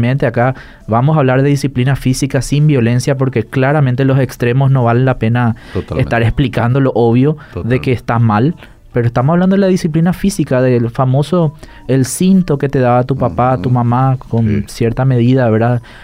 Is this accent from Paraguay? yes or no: yes; Paraguay; first language Guaraní; nuestra lengua materna, que es el guaraní.